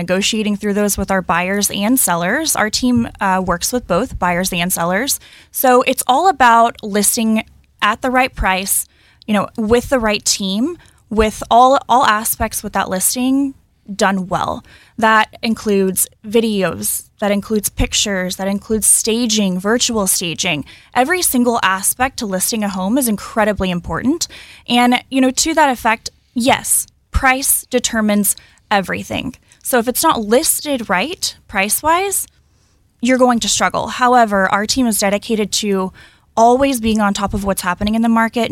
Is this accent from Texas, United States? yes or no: yes; Angleton, Texas, United States; now in Cypress, United States; But me specifically, I grew up in Angleton. I went to school in Huntsville at Sam Houston, and I live in Cypress now.